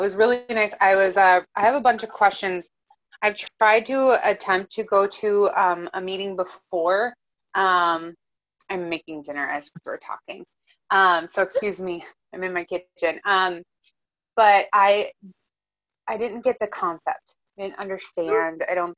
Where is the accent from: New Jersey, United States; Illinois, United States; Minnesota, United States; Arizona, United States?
Minnesota, United States; from Minnesota.